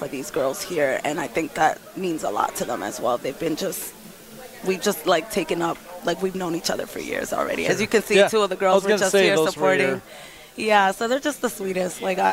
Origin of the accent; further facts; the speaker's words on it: Bronx, New York, United States; also born or lived in Atlanta; So I'm from the Bronx, and I was living in Atlanta for about 10 years, so I'm very much a city girl. I never saw myself coming to Adrian, Michigan.